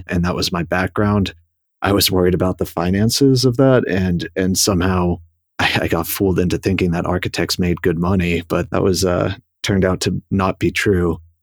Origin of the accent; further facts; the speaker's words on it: Boston, Massachusetts, United States; I was born in Boston and raised just outside the city.